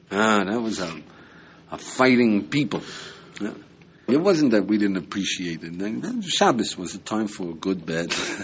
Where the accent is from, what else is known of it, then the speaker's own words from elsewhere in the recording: United States; born there; I was born in the United States.